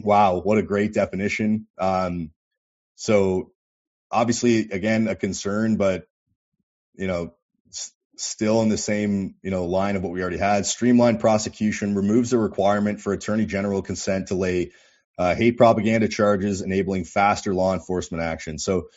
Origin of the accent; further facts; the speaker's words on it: Canada; One, we're Canadian nationalists